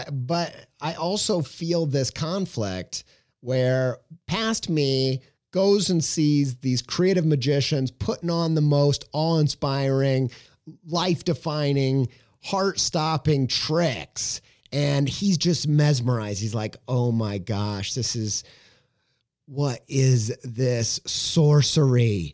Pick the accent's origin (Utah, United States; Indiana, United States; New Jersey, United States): Indiana, United States; I'm from Southern Indiana, okay? I don't know how to say that properly